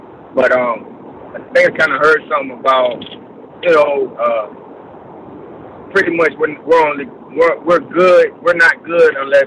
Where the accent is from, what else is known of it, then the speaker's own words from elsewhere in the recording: Florida, United States; I'm from Florida. I played a little basketball around for high school, middle school, and high school. And down in, originally from Broward County area